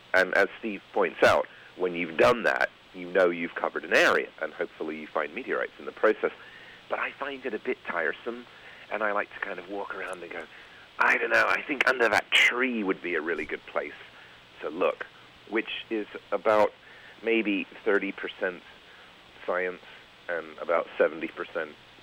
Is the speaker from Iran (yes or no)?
no; London, United Kingdom; in London